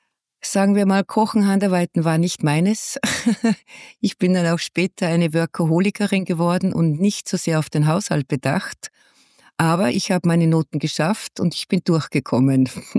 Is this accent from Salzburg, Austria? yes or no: yes; Salzburg, Austria; Also, ich bin ein waschechter Stierwascher, ein Salzburger Stierwascher, geboren und aufgewachsen in Salzburg in der Stadt und habe dann die Volksschule besucht in Liefering